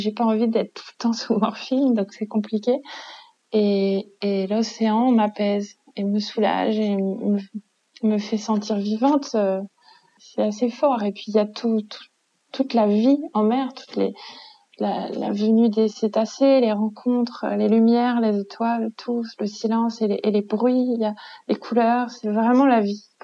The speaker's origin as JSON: {"language": "French", "country": "France", "said": "parce que lui ne comprenait pas ce que je faisais, moi, en tant que petite Française, avec un bateau de pêche si loin du Bangladesh."}